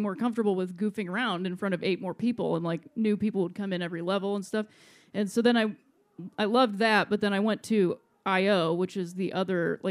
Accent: Akron, Ohio, United States; But I'm from Akron, Ohio, which is like kind of a city, but kind of not. We're known for tires.

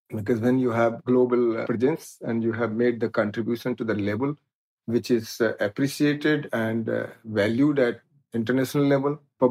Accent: Lucknow, Uttar Pradesh, India; now in Pune, India; And I come from Lucknow. So Lucknow is a city like somewhere you feel the town is divided by a river.

